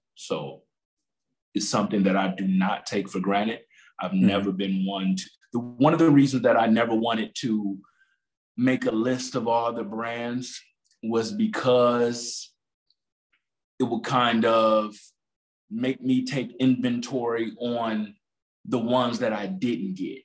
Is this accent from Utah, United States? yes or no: no; Detroit, Michigan, United States; For me, just the way that we grew up in Detroit, family has always been the fuel that I needed to continue.